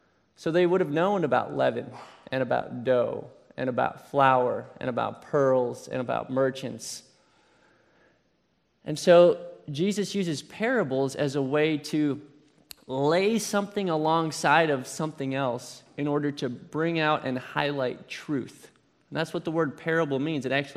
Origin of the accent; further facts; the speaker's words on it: Wisconsin, United States; We're both from Wisconsin. So we're both Packer fans. We bleed cheese.